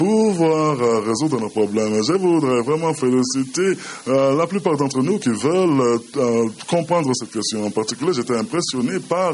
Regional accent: Tunisia; je viens de la Tunisie.

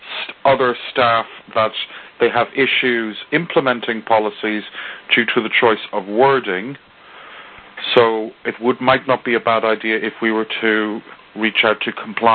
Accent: Ireland; but I was as I am Irish, using the entire Oscar Wilde reference would have been amusing for me anyway.

